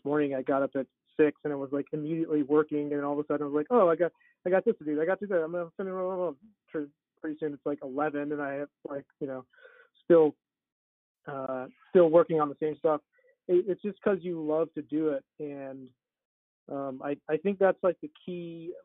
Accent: Wyoming, United States; So then I actually went to Wyoming, to my hometown, to practice for a couple of years, and it was like really boring and terrible

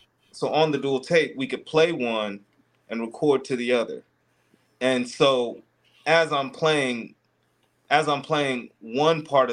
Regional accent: Arizona, United States; And I really grew up a lot in West Arizona, and growing up in West Arizona, it was normal.

